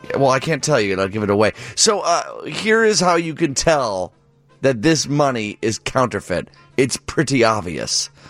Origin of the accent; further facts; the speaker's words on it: Downers Grove, Illinois, United States; Sorry, I love the suburbs. I grew up in Downers Grove.